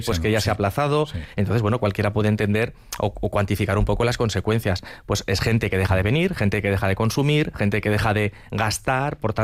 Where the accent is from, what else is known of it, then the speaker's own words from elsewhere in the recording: Spain; también nos afecta a nosotros como españoles